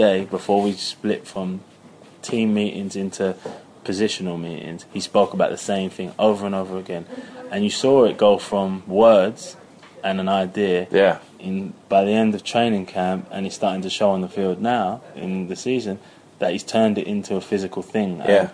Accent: United Kingdom; I think that for our standpoint as British people, it's massive.

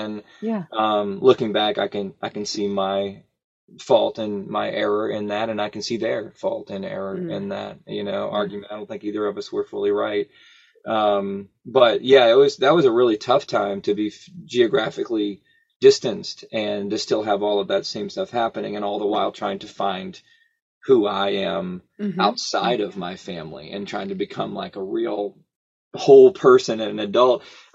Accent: Richmond, Virginia, United States; I'm from Richmond, Virginia.

